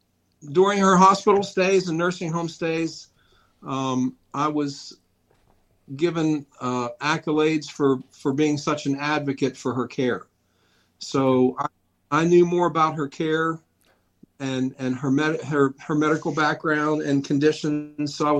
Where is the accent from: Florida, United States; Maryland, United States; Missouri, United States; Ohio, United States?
Maryland, United States; Frostburg; Down in Western Maryland, called Frostburg.